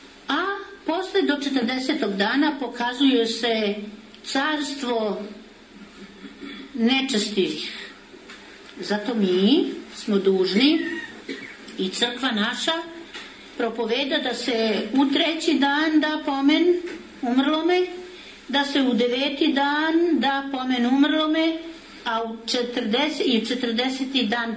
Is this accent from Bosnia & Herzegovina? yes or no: no; Serbia